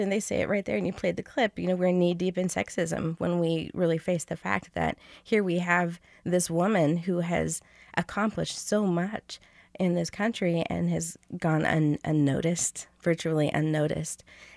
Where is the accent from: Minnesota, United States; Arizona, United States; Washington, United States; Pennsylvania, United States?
Washington, United States; I grew up in Washington State, but I would spend my summers in California in Stockton